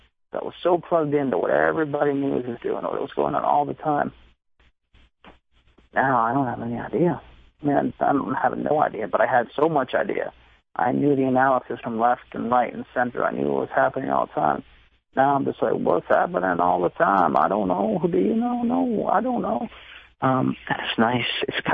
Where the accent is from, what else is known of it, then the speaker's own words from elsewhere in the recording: New England, United States; Like, I grew up in New England, we used to go get sugar on snow.